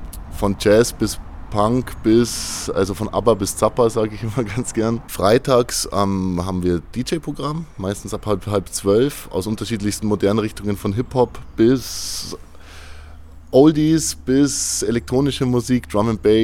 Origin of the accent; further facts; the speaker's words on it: Wasserburg, Bavaria, Germany; also born or lived in Munich; Ich bin nach Wasserburg gezogen, wieder in meine Heimatstadt. Also ich bin 2008 aus Wasserburg weg nach der Schule, habe in München als Musiker und als Kulturschaffender mein Auskommen verdient.